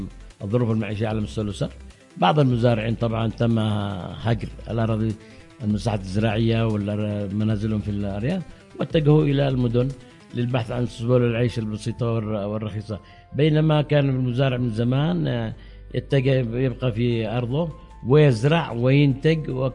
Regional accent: Yemen; مثلا لو نلاحظ عندنا في اليمن أمطار تأتينا على خلال موسمين

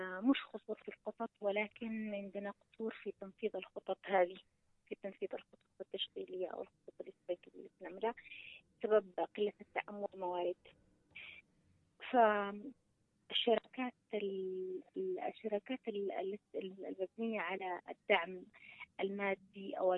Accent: Taiz, Taiz Governorate, Yemen; ضعف التنسيق أكبر مشكلة عندنا في تعز

